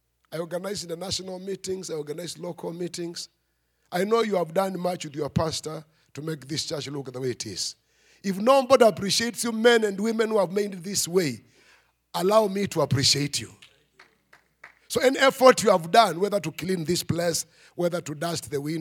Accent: Machakos, Machakos County, Kenya; Also, when you come, I come from Machakos. When you come to those sites, I'm halfway here, halfway in Africa.

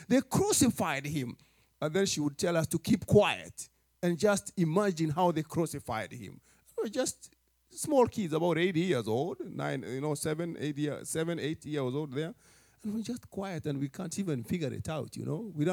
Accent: Kenya; back in those days growing up in Kenya, it used to be a big thing.

